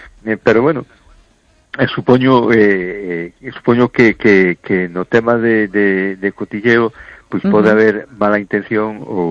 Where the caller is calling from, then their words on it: A Coruña, Galicia, Spain; de Coruña